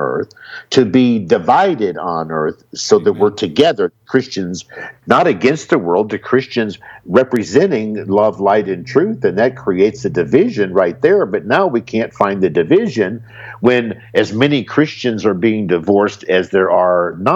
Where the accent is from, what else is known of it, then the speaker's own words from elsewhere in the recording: United States; now in Negril, Jamaica; Now, of course, I live in Negril, Jamaica, and I'm from America, okay? My life is from America.